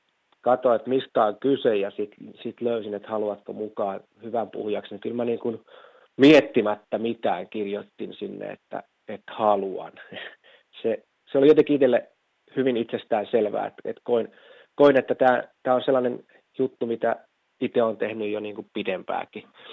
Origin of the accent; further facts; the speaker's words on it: Kouvola, Kymenlaakso, Finland; also born or lived in Helsinki; Helsingissä kävin syntymässä, mutta lapsuuteni ja nuoruuteni on saanut viettää Kouvolassa ja niin kuin Kouvolan niin kuin nykyisen Kouvolan keskustan alueella on käynyt kouluja ja Kuusankoskella lukion ja lapsuuden kesät viettänyt tuolla Jaalassa ja nykyisin mökkeille Valkealassa.